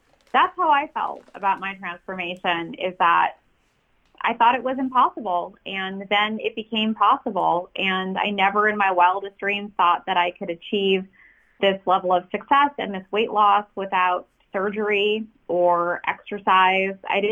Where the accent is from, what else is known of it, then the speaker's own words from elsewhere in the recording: Hollywood, California, United States; born there; And I was born in Hollywood. That's why.